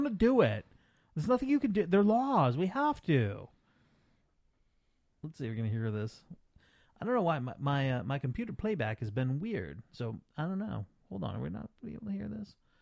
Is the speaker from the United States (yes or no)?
yes; Vermont, United States; his Flynn Center rally in my home state, Vermont.